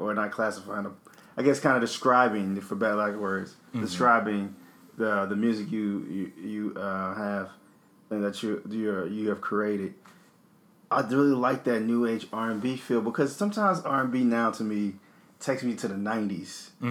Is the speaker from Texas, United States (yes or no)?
yes; Duncanville, Texas, United States; now in New York, United States; a good friend of mine from my hometown, Duncanville, woo-hoo, back in Dallas, the Dirty D. I learned that up here in New York, the big D is Detroit. But whatever, you know, I still rep that Dallas.